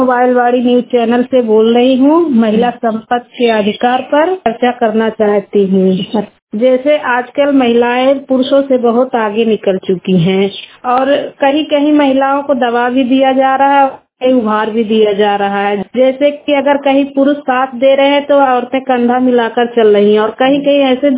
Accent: Hasni, India; मेरे गांव का नाम हसनी है … उम्र है 29 साल।

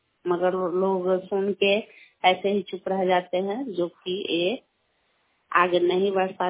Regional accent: Purnia, Bihar, India; पूर्णिया के रहने वाली हूँ।

